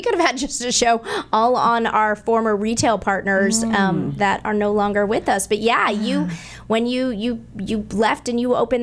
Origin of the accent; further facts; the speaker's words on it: Weston, Massachusetts, United States; I grew up in Weston.